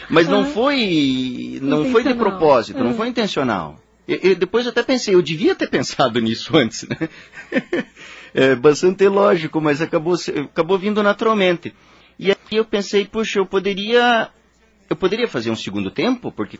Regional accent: Itajaí, Santa Catarina, Brazil; born there; eu nasci na verdade em Itajaí, né, em Santa Catarina.

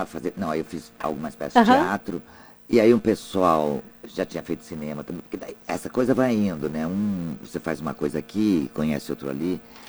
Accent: União da Vitória, Paraná, Brazil; Onde é a sua cidade? União da Vitória.

